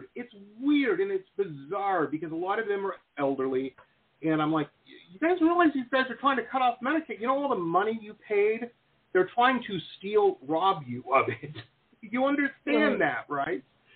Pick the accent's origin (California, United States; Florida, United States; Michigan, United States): Michigan, United States; Detroit; I said, I grew up in Detroit.